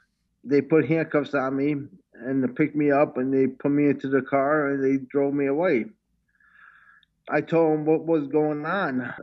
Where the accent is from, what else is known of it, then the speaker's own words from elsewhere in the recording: United States; now in Italy; I am an American. I fought for my country.